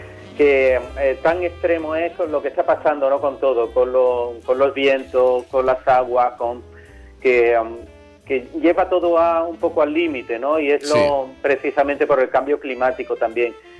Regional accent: San Fernando, Andalusia, Spain; Nosotros somos la isla de León, ¿verdad? Y no podemos olvidar de eso.

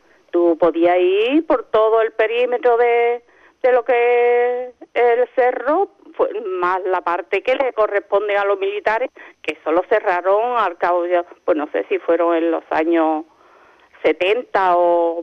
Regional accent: Isla Cristina, Andalusia, Spain; born there; yo no nací aquí, yo nací en Isla Cristina, uh-huh. pero me trajeron muy pequeña, bueno, muy pequeña, de semana nada más. Entonces he vivido en lo que es enfrente del muelle de Gallinera, unas casitas que hay ahí. Ahí he estado toda mi vida.

